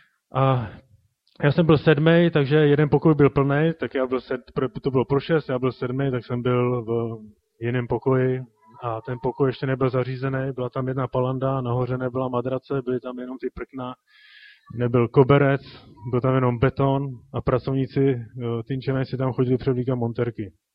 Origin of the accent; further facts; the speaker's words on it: Teplice, Ústí nad Labem Region, Czechia; já pocházím z Teplic ze severu, jak je Teplice, Dubí a tady to území.